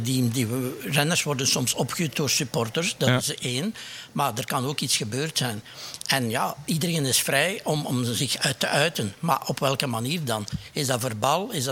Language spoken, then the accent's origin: Dutch; Ninove, Flanders, Belgium; omdat we van Ninove zijn